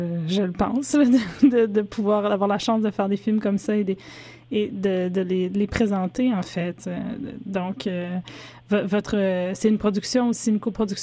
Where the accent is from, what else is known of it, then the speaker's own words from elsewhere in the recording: Montreal, Quebec, Canada; Je viens de Montréal.